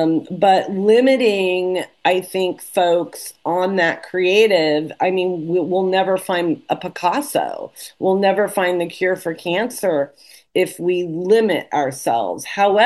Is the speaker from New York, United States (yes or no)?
no; Burnt Ranch, California, United States; I grew up in Burnt Ranch.